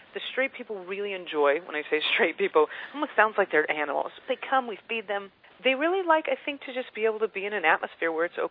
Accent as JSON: {"language": "English", "town": "Albuquerque", "region": "New Mexico", "country": "United States", "tie": "born or raised there", "said": "Albuquerque is my home city. New Mexico is my home state."}